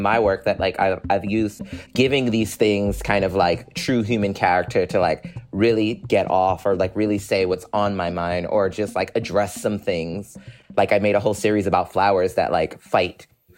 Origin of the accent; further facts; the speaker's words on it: Brooklyn, New York, United States; I'm from Brooklyn, so it's, like, that was really hard for me to understand growing up.